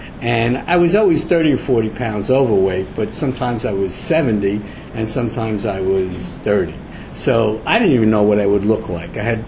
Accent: Bayonne, New Jersey, United States; I moved back to my hometown, Bayonne

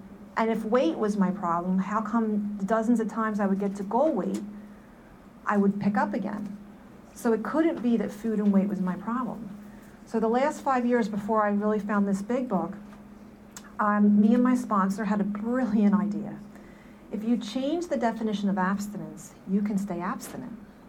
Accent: New Jersey, United States; I come from South Jersey

